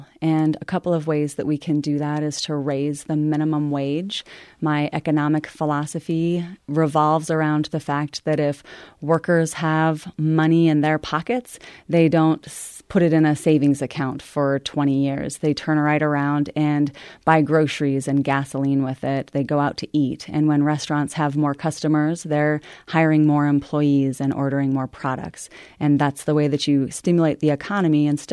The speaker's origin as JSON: {"language": "English", "town": "Billings", "region": "Montana", "country": "United States", "tie": "born or raised there", "said": "My real experience that has prepared me for being a U.S. Senator has been my life growing up in Billings, experiencing poverty and using education as the key to overcome the adversity that comes with poverty."}